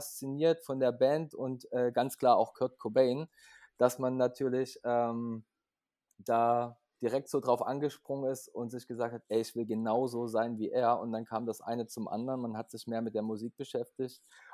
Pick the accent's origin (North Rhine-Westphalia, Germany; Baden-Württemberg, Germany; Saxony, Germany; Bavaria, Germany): Saxony, Germany; Leipzig; Ich komme aus Leipzig, bin auch geboren in Leipzig.